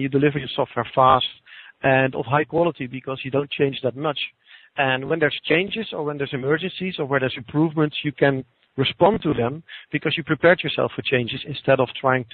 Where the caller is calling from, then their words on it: Gouda, South Holland, Netherlands; English is a second language; But, you know, it's the Dutch way of pronunciation, so maybe we should adapt to yours.